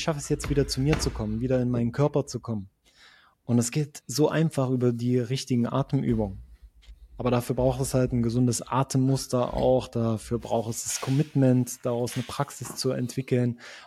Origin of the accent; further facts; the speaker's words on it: Berlin, Germany; also born or lived in Leipzig; now in Switzerland; ich komme aus Berlin über Leipzig in die Schweiz